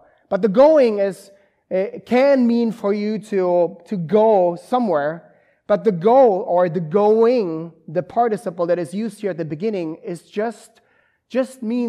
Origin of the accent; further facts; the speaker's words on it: Germany; That's kind of how I grew up in Germany.